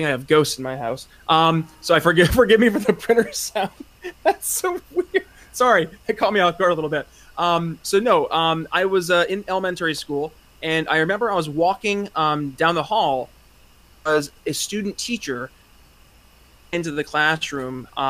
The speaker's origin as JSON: {"language": "English", "region": "New York", "country": "United States", "said": "Yeah, so I'm from New York. I'm from upstate New York, though."}